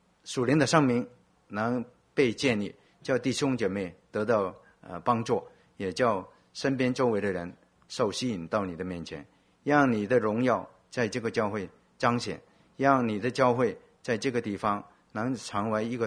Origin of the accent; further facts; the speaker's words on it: Guangdong, China; first language Cantonese; 我们广东话说不经大脑说话